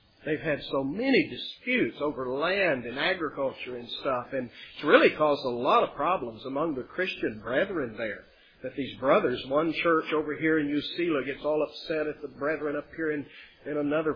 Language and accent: English; Nevada, United States; there wasn't another … in my hometown of Nevada.